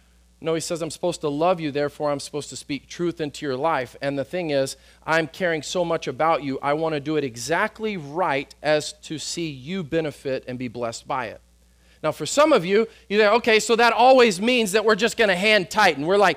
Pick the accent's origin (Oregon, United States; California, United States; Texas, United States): Texas, United States; And when I hear the word meekness as a man, as a Texan, meekness is not like the hallmark, right, of a Texan man.